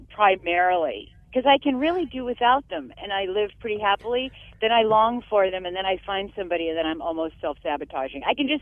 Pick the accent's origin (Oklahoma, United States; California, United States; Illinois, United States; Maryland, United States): California, United States; now in Michigan, United States; I'm actually from California, so I'm a fish out of water here, but I like it.